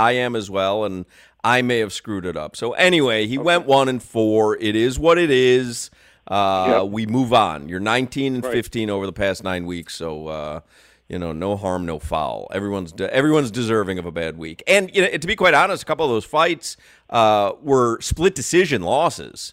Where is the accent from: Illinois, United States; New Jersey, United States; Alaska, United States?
Illinois, United States; Chicago; Changed my life because, you know, growing up in Chicago, we get back to O'Hare Airport.